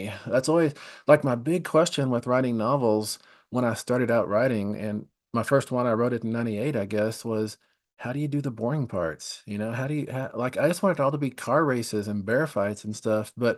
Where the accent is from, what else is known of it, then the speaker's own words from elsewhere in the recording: Texas, United States; but I grew up in West Texas, so it feels to me like there was a lot of violence in West Texas.